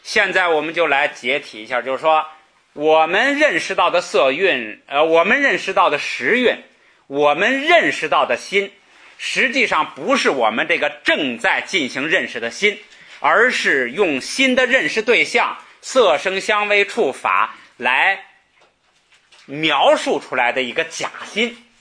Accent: China; 比如说我们中国人叫这个说叫桌子，你就知道一说桌子这个声音

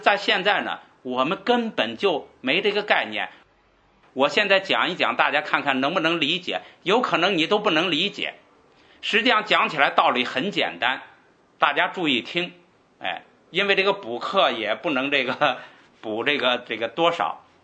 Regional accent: China; 在正法时代，我们中国人还没听说过佛法。所以啊，到我们现在的中国，本来就是这个，就是离佛比较远，根性比较差。

